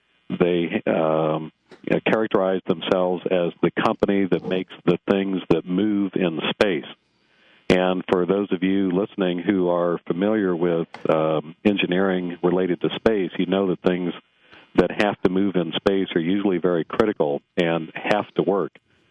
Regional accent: Kansas City, Missouri, United States; moved away as an adult; also born or lived in Washington, D.C. / Steamboat Springs, Colorado; Well, actually, I was born and raised in Kansas City.

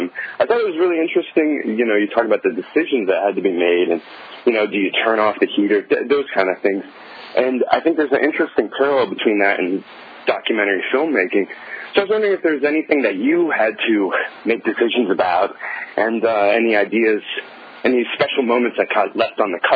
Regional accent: Virginia, United States; I'm from Virginia.

